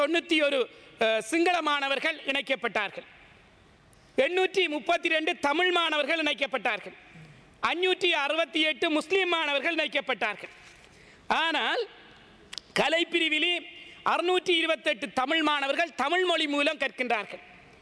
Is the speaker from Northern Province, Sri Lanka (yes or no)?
no; Eastern Province, Sri Lanka; நான் அந்த தொகுதியைச் சேர்ந்தவன், கல்குடா தொகுதி கிழக்கு பல்கலைக்கழகம் அமைந்திருக்கிறது, அந்த தொகுதியைச் சேர்ந்தவன்